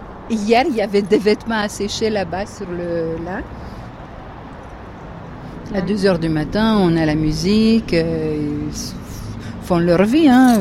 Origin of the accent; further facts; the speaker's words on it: Romania; moved away; Je viens de la Roumanie et j'ai quitté la Roumanie en 86, à l'époque de Ceausescu, après une bataille de longue durée.